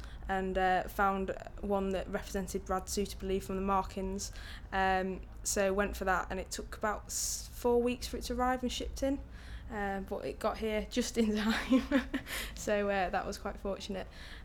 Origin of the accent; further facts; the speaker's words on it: Derby, East Midlands, United Kingdom; I'm 30 years old and I come from Derby.